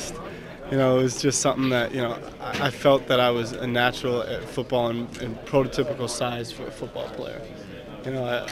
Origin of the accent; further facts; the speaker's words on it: Vermont, United States; I'm from Vermont, so we have to claim, you know, the Boston guys.